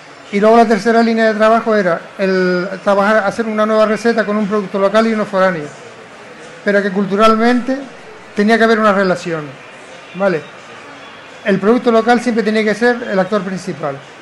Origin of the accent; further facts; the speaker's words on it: Canary Islands, Spain; yo soy canario, tengo una obligación con mi tierra, con mis raíces